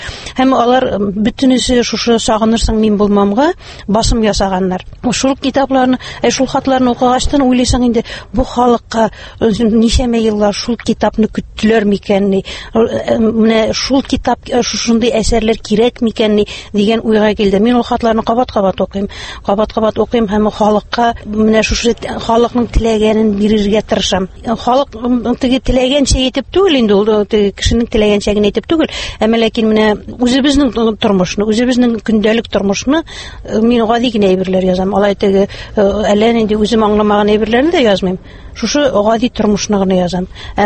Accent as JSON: {"language": "Tatar", "town": "Akhun", "region": "Bashkortostan", "country": "Russia", "tie": "born there", "moved": "yes", "lives_now": "Naberezhnye Chelny, Russia", "said": "Мин үземнең тумышым белән Башкортстаннан, Учалы районы Ахун авылыннан, мин 78-нче елны шушы КамАЗ төзелешенә килдем һәм шушында мөслим җигитенә кибегә чыгып, шушында тормыш корып, хәзерге көндә дә шушы Чаллы шәһәрендә яшим."}